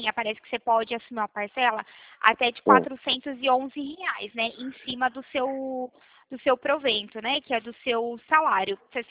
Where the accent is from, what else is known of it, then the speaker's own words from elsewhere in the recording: Mogi Guaçu, São Paulo, Brazil; Eu sou do Mogi Guaçu, interior de São Paulo.